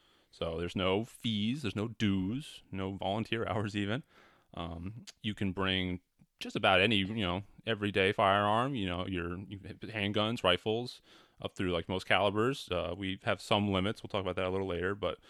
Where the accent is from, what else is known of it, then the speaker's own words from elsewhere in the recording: North Kingstown, Rhode Island, United States; also born or lived in New Jersey; So, I'm technically a New Jersey born, but I moved up here with my family like at the age of two. So, I've been Rhode Islander all my life. I've been in North Kingstown, you know, ever since.